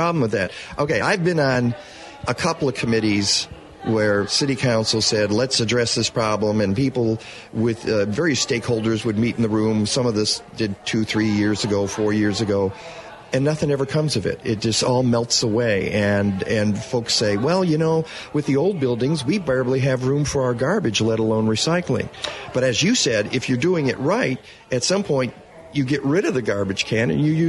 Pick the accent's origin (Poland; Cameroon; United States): United States; Detroit, Michigan; And I'm from Detroit, so I'm hoping that city comes back.